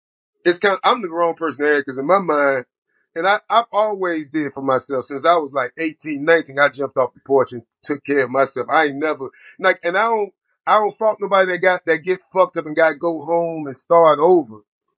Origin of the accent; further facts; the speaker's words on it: Florida, United States; I'm from Florida, and I lied and said I went to Morris Brown, but I didn't.